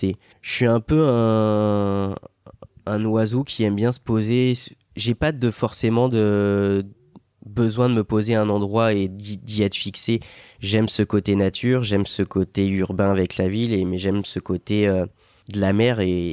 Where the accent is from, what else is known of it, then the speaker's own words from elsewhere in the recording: Pays de la Loire, France; Je viens de la Sarthe.